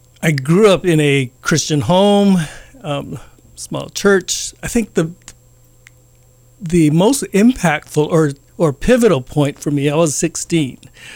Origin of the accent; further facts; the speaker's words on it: Honolulu, Hawaii, United States; also born or lived in Dallas; I grew up in Honolulu, Nu'uanu Valley, born and raised, and lived here until about 1987.